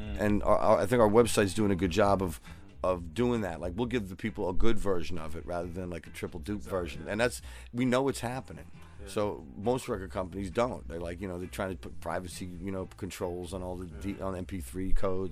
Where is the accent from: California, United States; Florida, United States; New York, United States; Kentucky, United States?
New York, United States; New York City; now in Manchester, United Kingdom; I'm from New York City, man. I'm sitting here in Manchester, and people know a song that I wrote fucking 12 years ago.